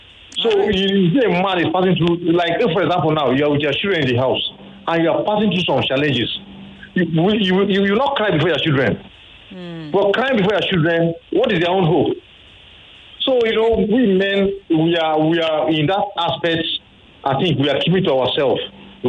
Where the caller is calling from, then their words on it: Ikoyi, Lagos, Nigeria; I'm calling from Ikoyi.